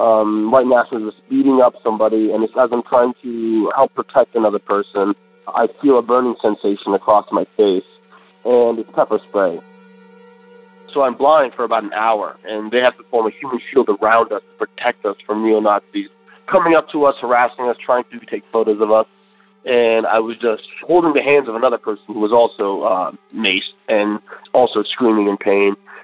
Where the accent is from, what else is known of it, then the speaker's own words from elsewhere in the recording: the South, United States; My background is Iranian-American, and I grew up Muslim. And for me, growing up in the South particularly, I had always been sort of around these experiences of racism, either directly or indirectly.